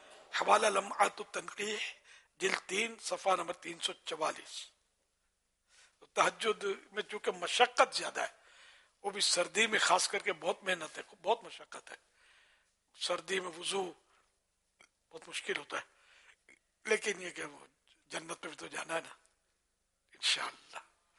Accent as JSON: {"language": "Urdu", "town": "Karachi", "region": "Sindh", "country": "Pakistan", "tie": "born there", "said": "میں کراچی میں پیدا ہوا ہوں, میں نے کہا میں تو ساری دنیا کا ہوں نا, خالی کراچی کا تو نہیں ہوں نا."}